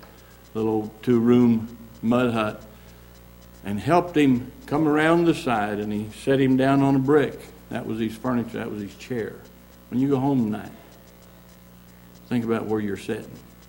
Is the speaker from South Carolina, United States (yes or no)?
no; Kansas, United States; I mean, I was born and raised in Kansas on a hog farm.